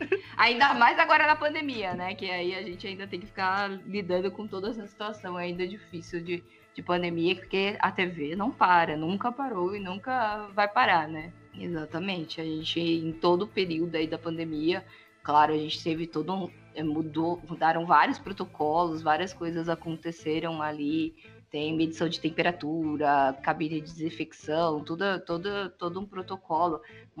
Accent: Votuporanga, São Paulo, Brazil; Eu morro toda vez que eu vou pra Votuporanga, assim, de verdade, né? Eu amo a minha cidade, minha terrinha.

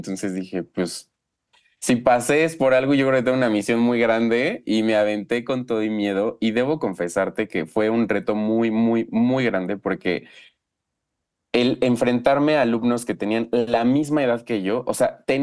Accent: State of Mexico, Mexico; yo soy del Estado de México

